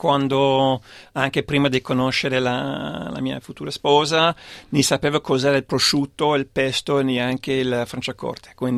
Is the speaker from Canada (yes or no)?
yes; Ottawa, Ontario, Canada; born there; Italian is a second language; Nato in Ottawa, che è la capitale del Canada. Quando devo descriverlo agli italiani dico che è un po' come Bolzano o Val d'Aosta, dove la gente cresce parlando due lingue, no? Quindi in Ottawa, francese, inglese e così via.